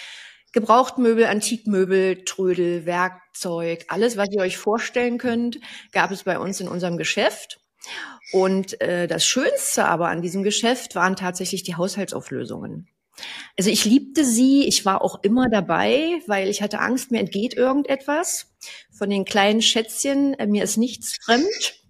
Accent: Burg, Saxony-Anhalt, Germany; ich bin in Burg aufgewachsen und die Baustelle meiner Eltern hat mich geprägt. Ich habe also lieber mit Steinen gespielt als mit Barbie-Puppen. Ich bin ein typischer Ossi

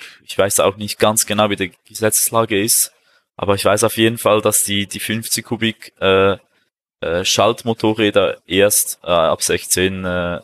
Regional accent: Switzerland; Das ist bei uns in der Schweiz halt so üblich, sag ich mal, dass man mit 14 den Mofa-Schein macht, wenn man auf dem Land lebt

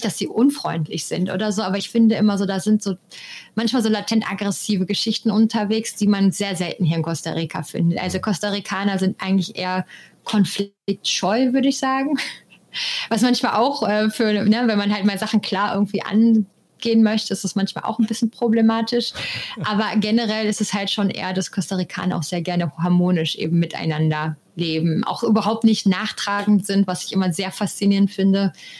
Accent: Germany; Ja, also ich denke mal, genauso wie bei uns in Deutschland zum Beispiel auch

